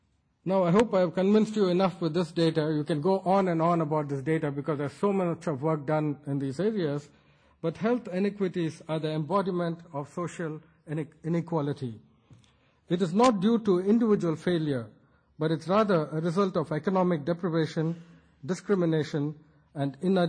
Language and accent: English; Chennai, Tamil Nadu, India; this is data from Chennai, my hometown in India